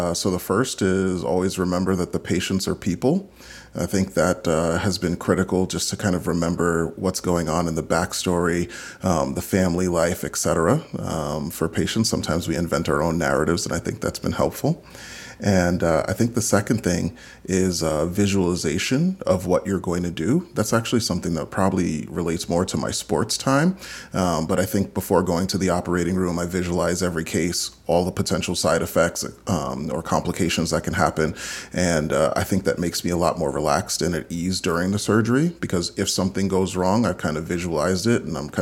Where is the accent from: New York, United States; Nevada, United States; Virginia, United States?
New York, United States; also born or lived in St. George's, Grenada; So I'm a Caribbean American New Yorker. I was born in St. George's, Grenada, and I grew up in New York.